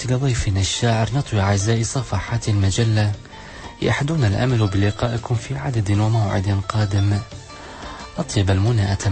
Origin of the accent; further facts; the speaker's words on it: Babil, Iraq; also born or lived in Baghdad; من مواليد 1981 محافظة بابل. طبعا ولادتي في بابل ونشأتي الأدبية وتكويني الفكري وانتابتني النوبة الشعرية في بغداد، يعني تقريبا الشطر الأكبر من حياتي هو في بغداد، النشأة كانت في بابل.